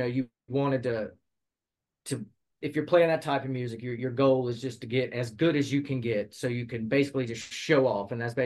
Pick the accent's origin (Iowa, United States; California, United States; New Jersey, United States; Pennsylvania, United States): Pennsylvania, United States; Harrisburg; I'm from Harrisburg, so kind of a small town back then